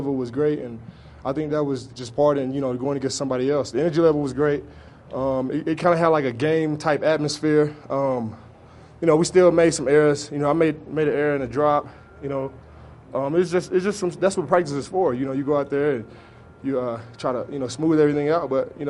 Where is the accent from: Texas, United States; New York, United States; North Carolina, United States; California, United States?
Texas, United States; Dallas; No. I'm from Dallas, Texas. You know, I went to school in Central Texas